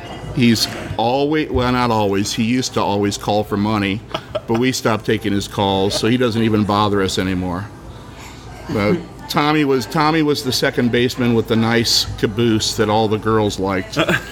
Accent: Collinsville, Illinois, United States; now in St. Louis, United States; Yeah, I grew up in Collinsville.

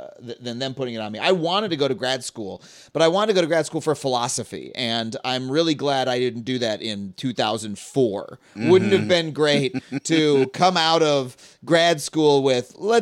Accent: New York, United States; Correct. I grew up on Long Island.

